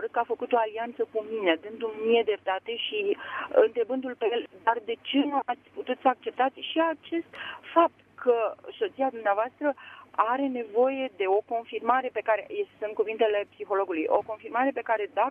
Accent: Bucharest, Romania; sunt din București.

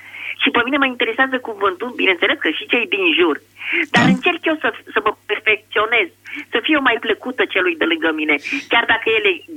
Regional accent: Bucharest, Romania; sunt din București.

